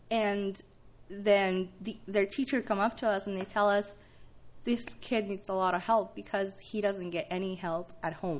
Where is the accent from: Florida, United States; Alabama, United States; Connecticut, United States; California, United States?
California, United States; Santa Maria; And I am also from Santa Maria.